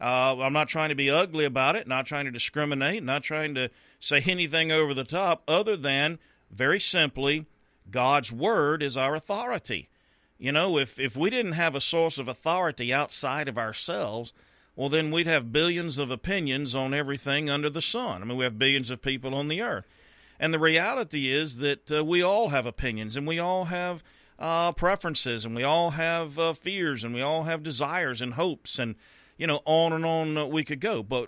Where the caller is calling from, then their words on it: South Carolina, United States; This is near and dear to me in a very real sense, as I'm broadcasting from South Carolina.